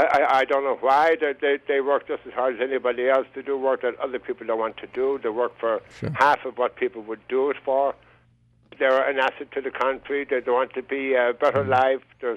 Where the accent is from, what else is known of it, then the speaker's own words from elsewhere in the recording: Ireland; now in Saugerties, United States; I'm an Irish immigrant. I'm a naturalized citizen.